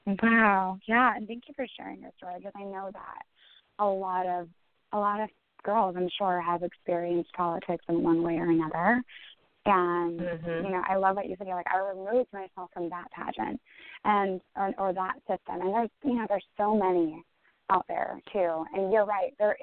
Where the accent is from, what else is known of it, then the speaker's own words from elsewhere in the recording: Seattle, Washington, United States; So it will be held in Seattle, Washington, my hometown this year.